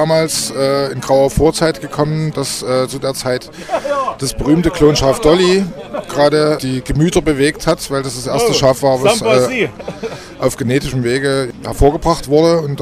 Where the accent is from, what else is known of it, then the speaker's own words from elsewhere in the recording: Germany; ich bin ja noch ein Kind der DDR